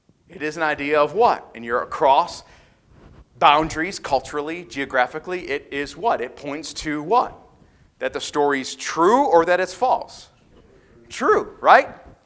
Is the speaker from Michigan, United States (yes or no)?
no; New York, United States; You have Algonquins, which settled where? My home state of New York.